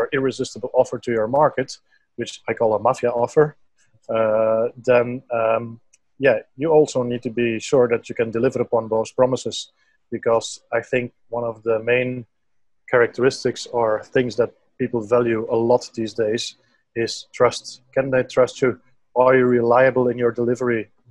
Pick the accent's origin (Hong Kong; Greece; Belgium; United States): Belgium; English is a second language; moved away as an adult; now in Mauritius; I come originally from Belgium, and I have a master in sciences. And I live currently in Mauritius, or at least for the last 2.5 years.